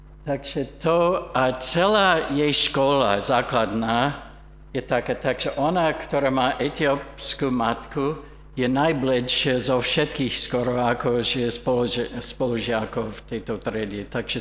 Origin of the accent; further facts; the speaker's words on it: Canada; Slovak is a second language; Lebo som bielý, som kresťan, som z Kanady